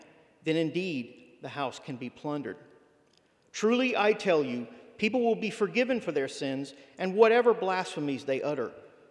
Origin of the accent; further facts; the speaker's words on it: Louisiana, United States; I was raised in Southwest Louisiana